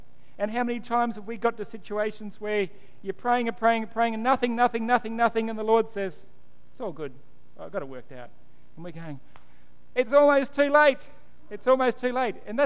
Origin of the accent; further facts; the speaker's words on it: Western Australia, Australia; Yeah, I'm from, well, I wasn't actually from Perth at the time, but I'm from, you know, the Wheat Belt, from WA.